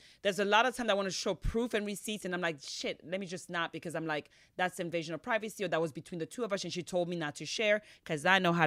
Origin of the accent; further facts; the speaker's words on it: Miami, Florida, United States; now in Potomac, United States; I lived in Miami for the past 30 plus years and I just moved like when Miles was what, 2? So I am from Miami, honey. I am not Miami-ish.